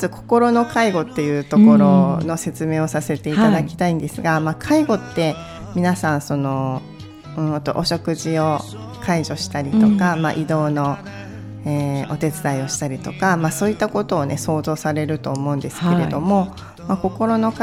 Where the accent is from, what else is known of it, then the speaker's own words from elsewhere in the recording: Mihara, Hiroshima, Japan; 私は広島県三原市出身です。生まれも育ちも広島です。